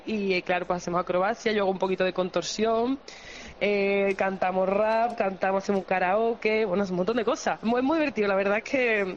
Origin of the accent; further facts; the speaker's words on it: Dos Hermanas, Andalusia, Spain; Bueno, nosotros somos sevillanas, bueno, … es de Zaragoza, pero creció en Sevilla y yo también, en dos hermanas.